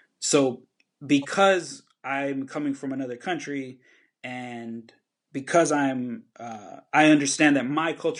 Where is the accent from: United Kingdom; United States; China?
United States; Hollywood, California; also born or lived in Bolivia; And growing up in Hollywood, I saw that through people from Guatemala, from El Salvador, from Mexico, people that were Black, people that were Asian, people that were Armenian, all around me, people that were rich, that were poor, etc. Coming from Bolivia